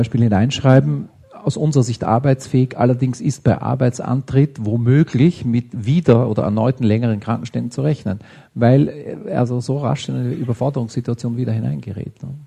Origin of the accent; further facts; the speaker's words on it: Vienna, Austria; now in Germany; Also ich bin Wiener, Österreicher, kein Deutscher, obwohl ich immer, man fragt mich hier immer wieder, ob ich aus Deutschland komme.